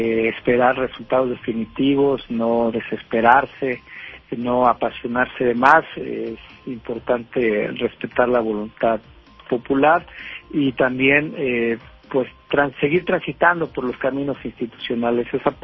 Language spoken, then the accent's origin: Spanish; Mexico; sí hay que inconformarnos como mexicanas y mexicanos sobre estas situaciones